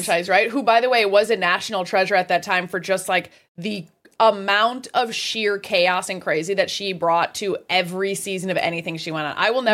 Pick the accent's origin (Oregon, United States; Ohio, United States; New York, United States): New York, United States; Brooklyn; also born or lived in Boston; Like, I'm from Brooklyn. I went to Boston.